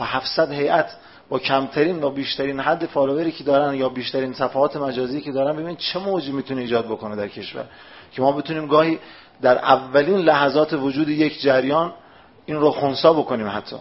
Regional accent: Khuzestan, Iran; بنده بچه خوزستان هستم و از نزدیک بسیار از این مسائل رو شاهد بودم

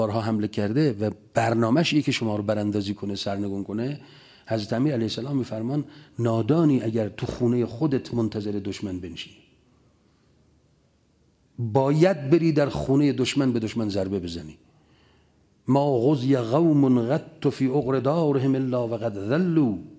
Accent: Iran

